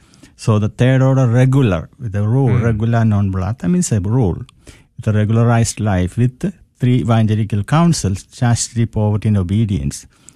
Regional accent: Kerala, India; English is a second language; Because I am from South India, Kerala.

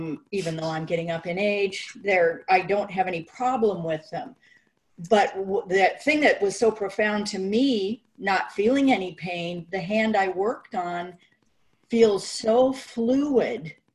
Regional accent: Vashon Island, Washington, United States; I'm from Vashon Island in Washington State.

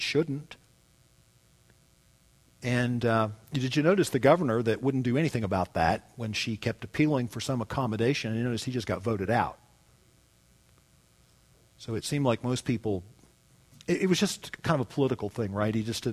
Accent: Kentucky, United States; I grew up in Kentucky. I know how they are.

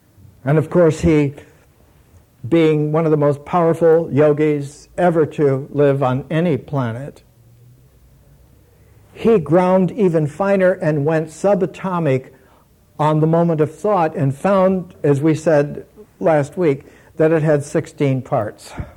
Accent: Midwest, United States; Where I grew up in the Midwest, Chicago was the big city.

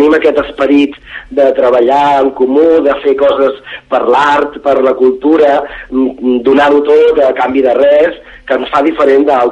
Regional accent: Barcelona, Catalonia, Spain; Nosaltres som del barri de Gràcia, de Barcelona

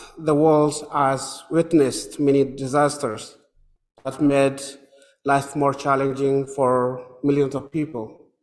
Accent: Ethiopia; English is a second language; moved away as an adult; now in Calgary, Canada; I come from Calgary. Originally, I came from Ethiopia. I came to Canada in 2002.

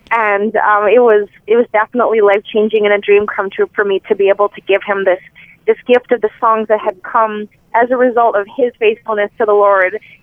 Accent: Duluth, Minnesota, United States; I grew up in Duluth, and … he's an eye doctor

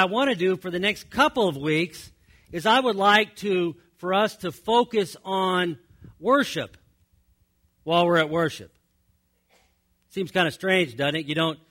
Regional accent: Kansas City, Missouri, United States; See, I grew up Catholic, and in the Catholic Church, I grew up in St. Charles Parish in Kansas City.

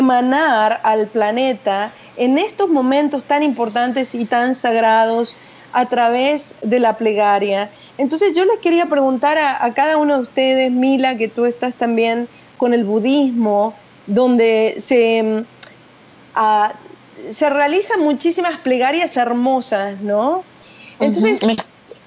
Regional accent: Argentina; now in Los Angeles, United States; las dos somos de Argentina y nacimos hasta en el mismo barrio, fuimos hasta las mismas escuelas

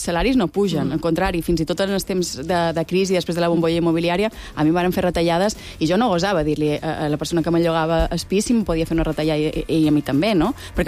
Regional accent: Balearic Islands, Spain; now in Barcelona, Spain; jo fa 30 anys que visc a Barcelona, però me sé molt mallorquina, i no sé si som d'allà, si som d'aquí.

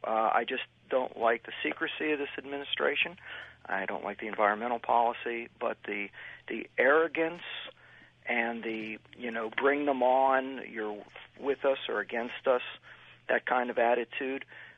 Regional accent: Pittsburgh, Pennsylvania, United States; moved away as an adult; now in Cary, United States; Well, I'm originally from Pittsburgh, and I'm another transplanted Yankee into North Carolina.

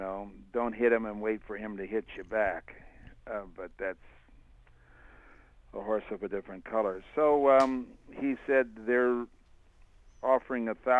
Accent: Los Angeles, California, United States; we couldn't have it in Los Angeles, which was my hometown

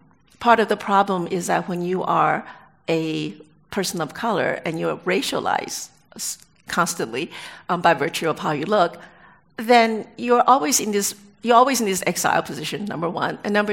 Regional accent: Georgia, United States; And then, of course, growing up in Georgia, no one ever talks about Asian American.

